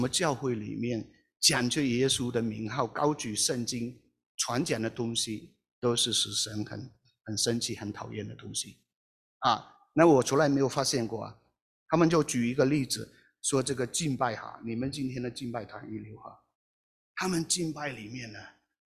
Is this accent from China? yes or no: no; Malaysia; 我们是马来西亚人，老家乡。我如果回去马来西亚讲道